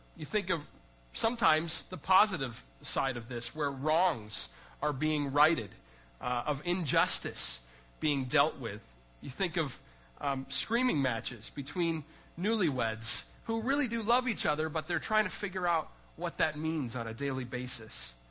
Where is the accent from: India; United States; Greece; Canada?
Canada; So seriously though, being Canadian, I'm genetically predisposed away from bouts of anger.